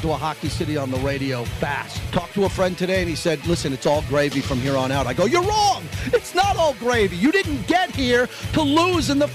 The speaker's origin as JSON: {"language": "English", "region": "New York", "country": "United States", "said": "I am from this town. I live here. I'm from New York, but I've been here a while, and I'm all on board."}